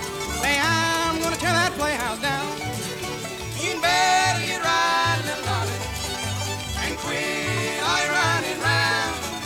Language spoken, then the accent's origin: English; Cambridge, Massachusetts, United States; I'm from Cambridge, Mass.